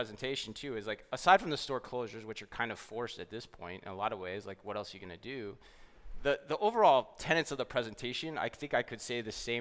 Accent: Boston, Massachusetts, United States; I grew up in the East, in Boston. I had Jordan Marsh and all these other things.

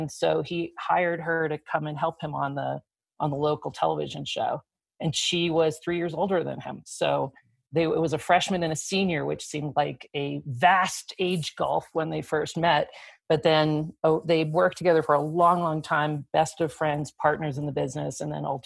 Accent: Washington, District of Columbia, United States; born there; I was born in Washington, D.C., and that's where our parents were living at that time.

